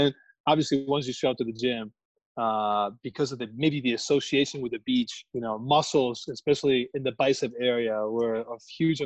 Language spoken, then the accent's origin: English; Meridian, Mississippi, United States; born there; So I was born in Meridian, Mississippi.